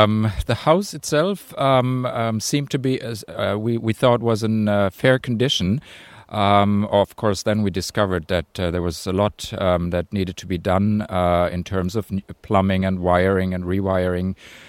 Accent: Germany; English is a second language; moved away as an adult; now in Ireland; Well, I've lived here for 11 years now, but I'm originally from Germany, and I'm a travel writer. I decided to settle down here in Ireland.

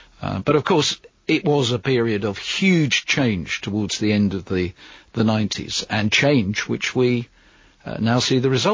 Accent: East of England, United Kingdom; when I was growing up in Essex in the 1960s, my parents, who were both teachers

